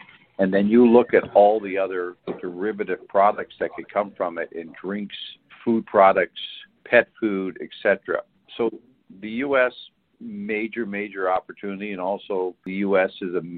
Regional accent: Canada; Canada's a great country. I'm Canadian, grew up there.

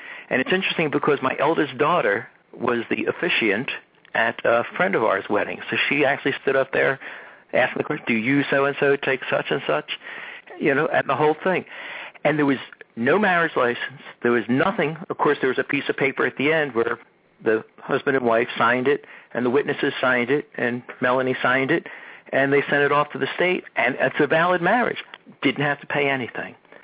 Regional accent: Abington, United States; My hometown of Abington tried to create exactly that sort of an ordinance

